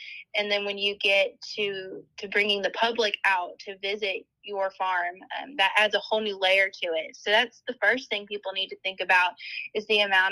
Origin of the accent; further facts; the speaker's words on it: Maryland, United States; I should say I grew up in Maryland, and that's where my family's farm is.